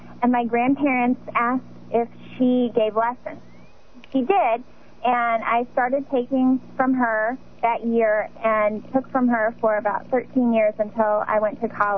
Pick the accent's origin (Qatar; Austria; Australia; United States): United States; St. Louis, Missouri; And then since I grew up in St. Louis, she thought it was appropriate that I learn some ragtime.